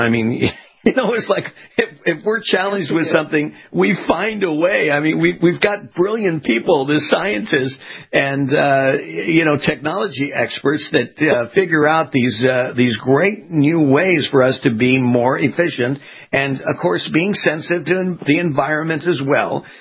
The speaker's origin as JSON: {"language": "English", "region": "California", "country": "United States", "tie": "born or raised there", "moved": "as an adult", "said": "I'm now based out of Florida. I was born and raised in California."}